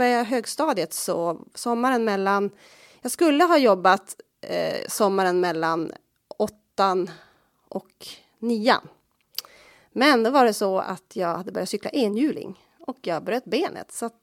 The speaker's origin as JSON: {"language": "Swedish", "town": "Lövånger", "region": "Västerbotten County", "country": "Sweden", "tie": "born or raised there", "said": "Jag är ju uppvuxen i by utanför Lövånger."}